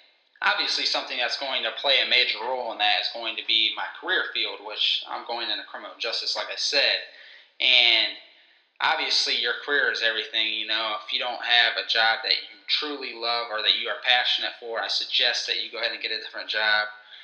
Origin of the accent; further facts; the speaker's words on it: Ohio, United States; I am born and raised in Northeast Ohio. I attended Barden High School for 4 years, where I played football there.